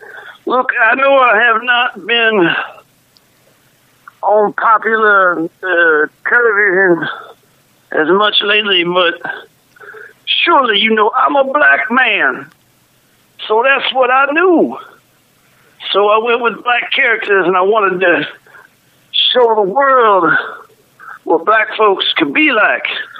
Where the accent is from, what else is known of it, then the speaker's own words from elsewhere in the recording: Philadelphia, Pennsylvania, United States; Well, Michael, I grew up in Philadelphia, PA.